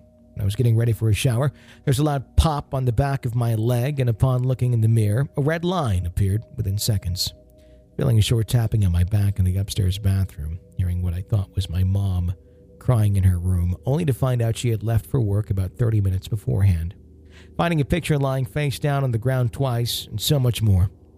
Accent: Virginia, United States; I was born and raised in Virginia and have lived in the same house my whole life.

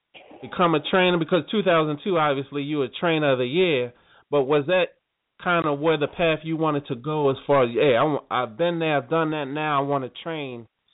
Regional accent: Baltimore, Maryland, United States; and I'm from Baltimore, so that's where I'm at now

